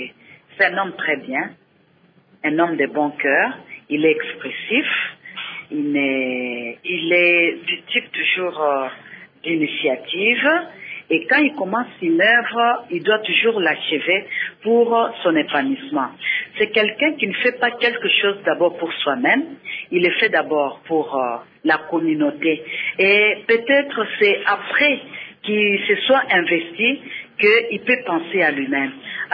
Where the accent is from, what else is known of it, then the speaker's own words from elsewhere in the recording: Sandoa, Lualaba, DR Congo; Alors, ce qui veut dire que nous sommes de Sandoa, du royaume Tchokwe, précisément, à Mwakisenge.